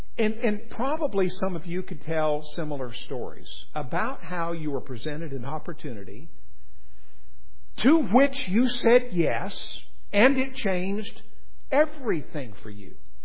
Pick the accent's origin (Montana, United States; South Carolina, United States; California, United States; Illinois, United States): Montana, United States; Whitefish; I grew up in Montana, in Whitefish, Montana.